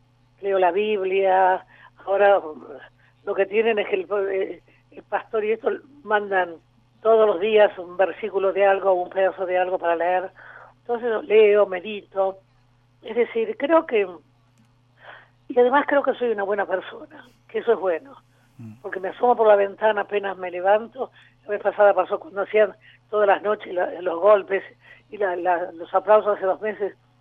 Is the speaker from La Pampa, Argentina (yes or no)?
no; Junín, Buenos Aires Province, Argentina; yo me crié en el campo, en Junín, que toda mi familia era de allí.